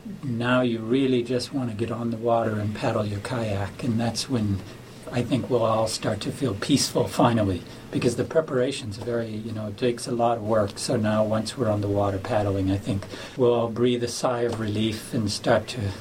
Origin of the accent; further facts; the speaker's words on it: New York, United States; I'm from New York. Drove my little truck to Goose Bay through Quebec and Labrador.